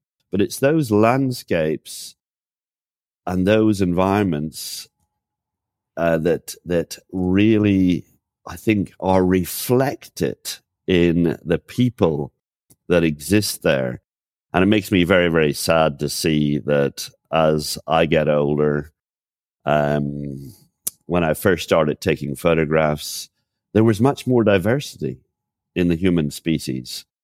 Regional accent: Ireland; born there; I was born here in Ireland and I live here in Ireland

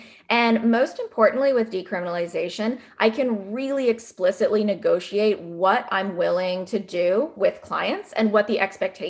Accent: United States; now in New Zealand; So I'm a US citizen born and raised in the States, but I currently live in New Zealand

